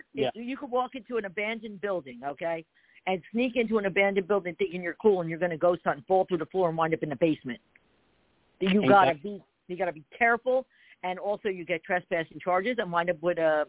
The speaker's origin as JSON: {"language": "English", "region": "New Jersey", "country": "United States", "lives_now": "Pennsylvania, United States", "said": "I'm in PA, and I'm from Jersey, but I'm outside Philadelphia"}